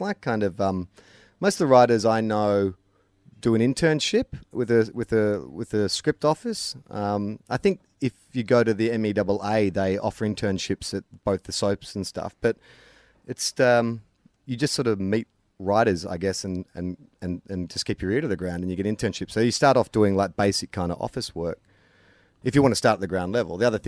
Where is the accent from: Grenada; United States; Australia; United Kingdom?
Australia; Adelaide, South Australia; I'm a nobody from Adelaide who has to pay the mortgage and provide for a family. I've just turned 36